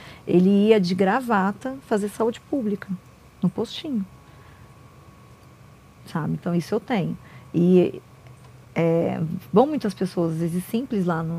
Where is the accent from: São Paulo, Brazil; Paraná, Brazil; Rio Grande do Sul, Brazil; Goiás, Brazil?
São Paulo, Brazil; Sorocaba; also born or lived in Rio de Janeiro; Sou de Sorocaba, mas fiquei quase 16 anos no estado do Rio. E eu decidi voltar para Sorocaba com a mão na frente, outra atrás e dívidas, né?